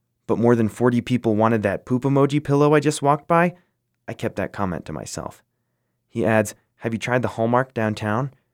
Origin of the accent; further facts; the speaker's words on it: New Jersey, United States; I'm from New Jersey, where any CVS, Market, or Five and Dime would have this stuff. Then I thought, wait, I only have an hour, and this isn't Jersey.